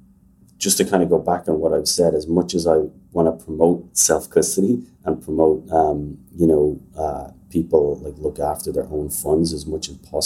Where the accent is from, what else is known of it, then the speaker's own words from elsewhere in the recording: Ireland; So I'm Irish. I grew up in Ireland. I went to art college in Ireland.